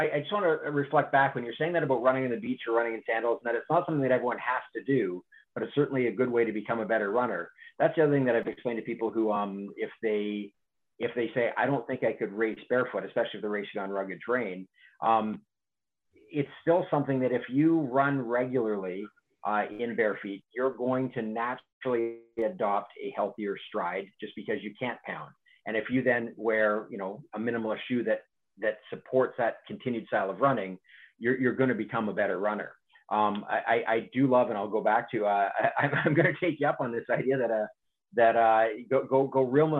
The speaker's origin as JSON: {"language": "English", "country": "Canada", "said": "I'm Canadian."}